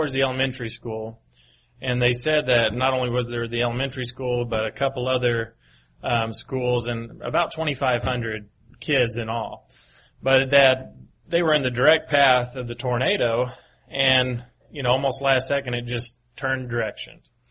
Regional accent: Paducah, Kentucky, United States; which happens to be very close to where I grew up in Paducah, Kentucky

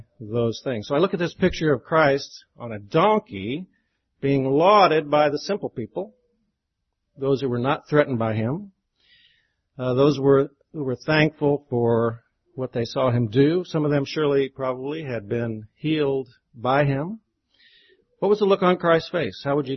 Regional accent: Columbia, Missouri, United States; So I come from Columbia, Missouri.

